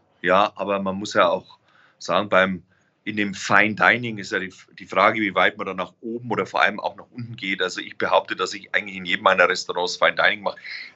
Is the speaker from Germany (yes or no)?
yes; Bavaria, Germany; jetzt komme ich ja aus Franken